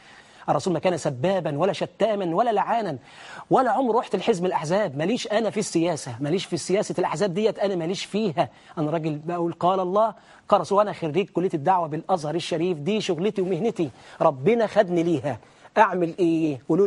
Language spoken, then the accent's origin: Arabic; Egypt; أنا مواطن مصري، حتى لو ما كنتش مسلم، مواطن، مجرد مواطن.